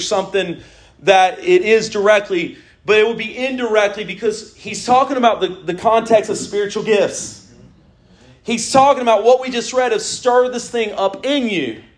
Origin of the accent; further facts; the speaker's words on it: Frisco, Texas, United States; Frisco, Texas. Does that mean anything to you? It's my hometown, you know.